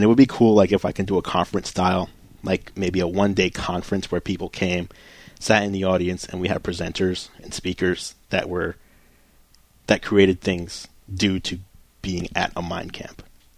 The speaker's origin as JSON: {"language": "English", "region": "New York", "country": "United States", "said": "I mean, I'm from New York, mm-hmm. so I know a lot of people there"}